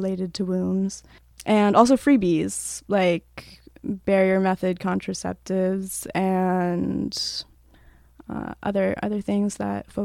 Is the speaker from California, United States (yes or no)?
no; Burlington, Vermont, United States; also born or lived in Germany / Castleton, United States; now in Worcester, United States; So I grew up in Burlington, Vermont. I lived there until I was 16 years old, and then I moved to Germany for a year. And then I moved back and I went to school in Castleton, Vermont for a year before I moved to Worcester in 2021.